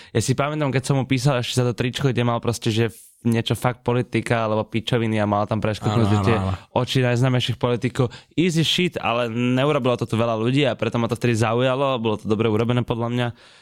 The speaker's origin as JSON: {"language": "Slovak", "town": "Bratislava", "region": "Bratislava Region", "country": "Slovakia", "tie": "born or raised there", "said": "Ja som odtiaľto z Bratislavy a to, čo vy robíte pre tú kultúru v Bratislave, je pre mňa ako rodeného Bratislavčana neuveriteľné."}